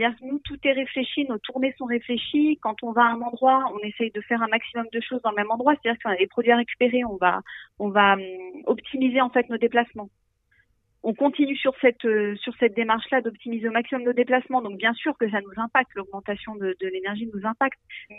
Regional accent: Auvergne-Rhône-Alpes, France; On est originaire de l'Ain, de la Dombe nous-mêmes.

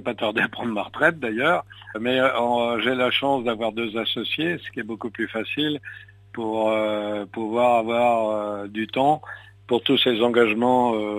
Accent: Haussimont, Grand Est, France; born there; quand je suis revenu à Haussimont, je suis né à Haussimont, je suis revenu en 92

